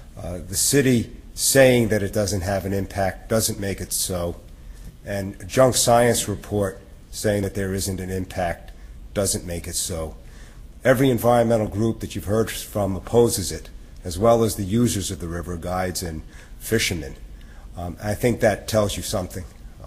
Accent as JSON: {"language": "English", "town": "Dover", "region": "New Hampshire", "country": "United States", "said": "I'm from Dover, New Hampshire."}